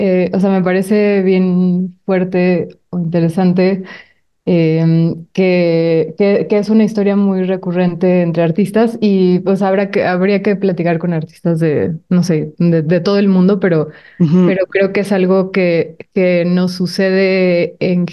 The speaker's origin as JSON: {"language": "Spanish", "town": "San Miguel de Allende", "region": "Guanajuato", "country": "Mexico", "tie": "born or raised there", "said": "yo crecí en San Miguel de Allende, en Guanajuato."}